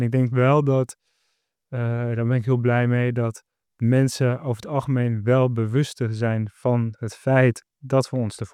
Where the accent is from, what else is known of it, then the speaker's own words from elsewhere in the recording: Amsterdam, North Holland, Netherlands; Maar ook de mensen met wie ik ben opgegroeid in Amsterdam terugzie.